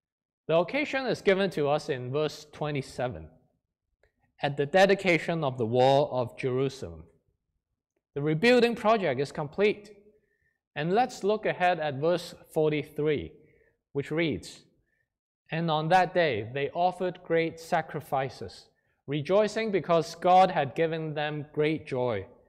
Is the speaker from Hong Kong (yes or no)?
yes; Hong Kong; English is a second language; One of my favorite cartoons growing up in Hong Kong is